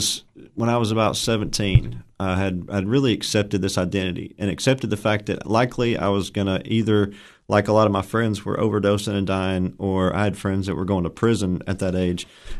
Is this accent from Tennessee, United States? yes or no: yes; Livingston, Tennessee, United States; And so I born and raised in Livingston. You know, my family moved here from other places, but I was born here. They moved in right before I was born. Grew up on a farm in Hillham area, mm-hmm. Outside of Livingston.